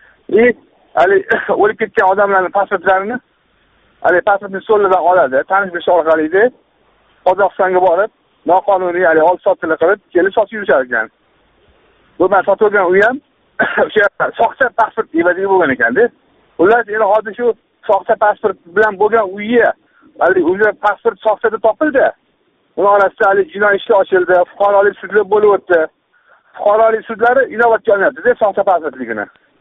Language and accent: Uzbek; Tashkent, Uzbekistan; Toshkentdanman.